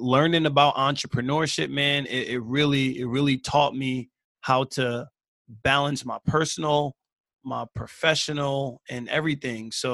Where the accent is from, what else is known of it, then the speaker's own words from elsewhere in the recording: Queens, New York, United States; That's where we from. Like we grew up in Queens, like we grew up in the hood